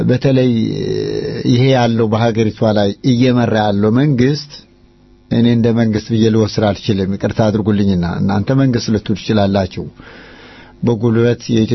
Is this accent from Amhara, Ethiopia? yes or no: yes; Sekota, Amhara, Ethiopia; also born or lived in Ofla / Korem; ያው በኦፍላ ሰቆጣ በኮረም መሃል ላይ በዋግ ላይ ነው ተወልጄ ያደኩት።